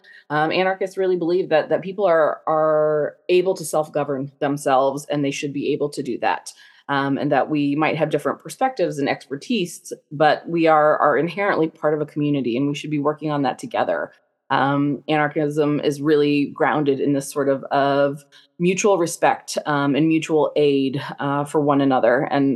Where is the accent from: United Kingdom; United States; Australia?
United States; Indiana; now in California, United States; One of the things I think is unique about me as somebody living in California is that I was born in Indiana and did a lot of my growing up years in Indiana, which is pretty much the radical opposite of California.